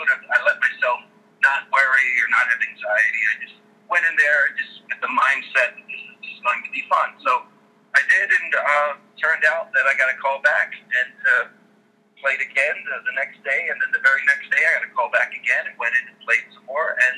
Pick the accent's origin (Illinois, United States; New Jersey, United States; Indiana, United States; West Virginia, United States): New Jersey, United States; also born or lived in New York City; now in Pennsylvania, United States; Actually, I grew up in New Jersey.